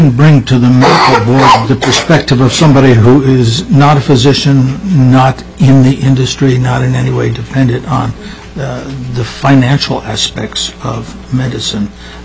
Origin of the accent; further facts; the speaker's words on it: Juneau, Alaska, United States; from Juno